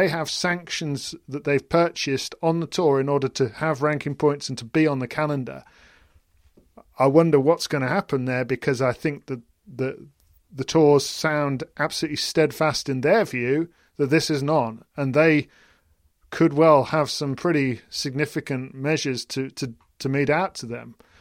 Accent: United Kingdom; So I thought, as a British person, maybe I've got more people from Britain following me.

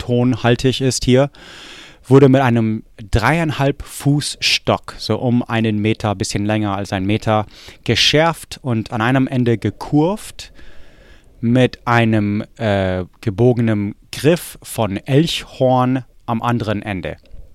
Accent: Corvallis, Oregon, United States; Und Corvallis ist meine Heimatstadt.

